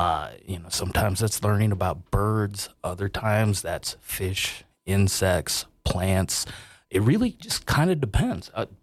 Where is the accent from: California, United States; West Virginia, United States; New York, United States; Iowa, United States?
Iowa, United States; Like, I grew up in Iowa, so we did that by going out and catching lightning bugs, right?